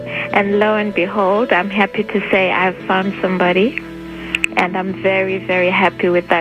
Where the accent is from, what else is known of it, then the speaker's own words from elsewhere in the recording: South Africa; Oh, well, I'm from South Africa.